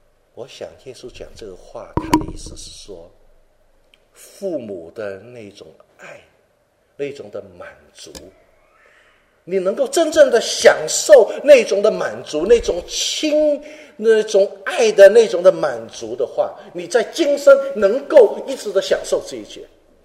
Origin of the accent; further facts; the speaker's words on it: Hong Kong; 我5岁我就离开父母，我在香港，所以一直心里面觉得好像没有父母